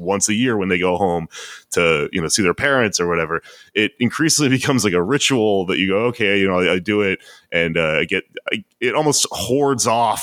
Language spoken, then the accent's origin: English; Texas, United States; Like, I grew up surrounded by these people. Same. I grew up in Texas. You know, like, the reason I'm like this is because I grew up in the belly of the beast